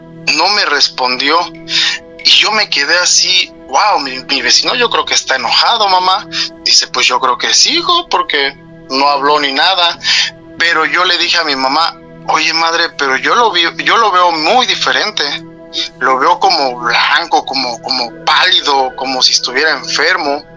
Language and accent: Spanish; State of Mexico, Mexico; Soy del estado de México.